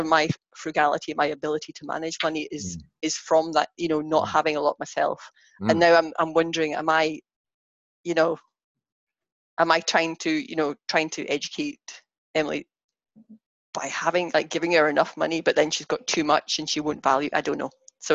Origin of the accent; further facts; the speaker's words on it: Scotland, United Kingdom; I'm Scottish. A lot of my friends, like in Scotland, it's a very generous society.